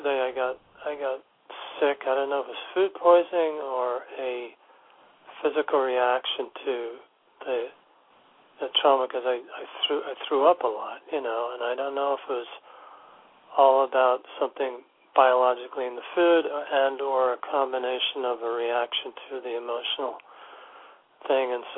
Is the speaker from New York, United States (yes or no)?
yes; New York City, New York, United States; moved away; I grew up there in New York City, but I've been living up in Massachusetts for a while